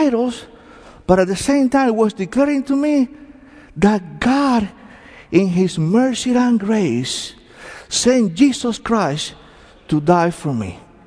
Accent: Cuba; now in United States; Because I came from Cuba back in 1980. I was a former Roman Catholic.

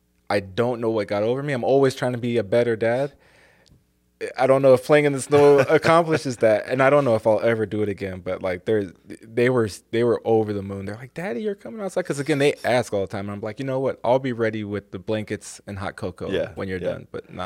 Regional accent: Hawaii, United States; so I grew up in Hawaii. We rollerbladed everywhere.

